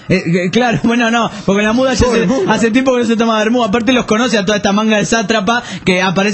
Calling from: Puerto Ordaz, Bolívar, Venezuela; de Puerto Ordaz, Venezuela.

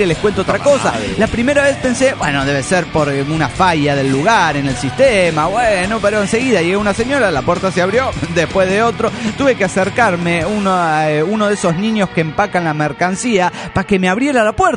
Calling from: Parral, Chihuahua, Mexico; soy la flaca de Parral de Chihuahua, México

